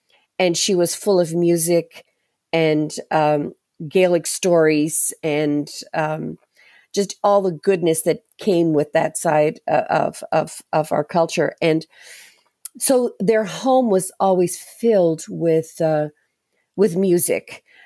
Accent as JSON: {"language": "English", "town": "Mabou", "region": "Nova Scotia", "country": "Canada", "tie": "born or raised there", "said": "So a lot of the traditions that came from Scotland certainly stayed very pure in where we were raised here in the Mabu area."}